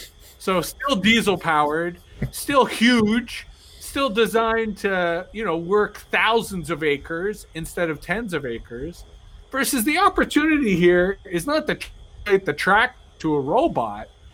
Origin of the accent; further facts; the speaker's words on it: Canada; And obviously, as a Canadian, I should know this